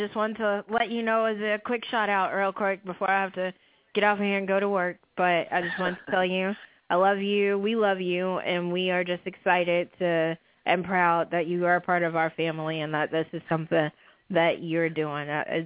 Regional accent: Gary, Indiana, United States; now in Bloomington, United States; I hail originally from Gary, Indiana, but my family and I reside in Bloomington, Indiana

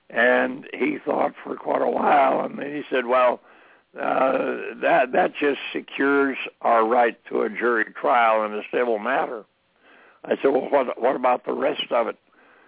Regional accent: Montana, United States; when I was still back in my home state of Montana.

